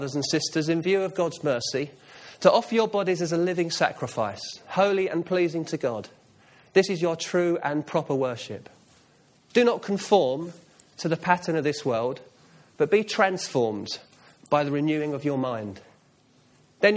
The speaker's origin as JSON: {"language": "English", "region": "England", "country": "United Kingdom", "said": "I'm totally English, all right? There's no Welsh in me at all."}